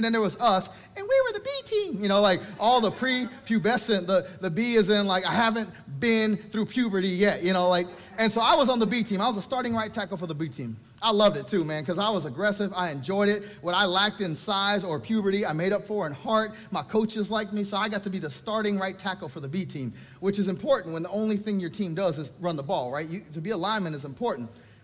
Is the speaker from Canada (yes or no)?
no; Texas, United States; I grew up in Texas. My illustrious football career started in the eighth grade, and it ended in the eighth grade, too.